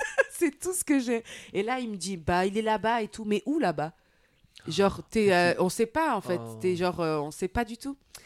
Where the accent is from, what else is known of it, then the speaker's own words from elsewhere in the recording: France; on est français, on est français.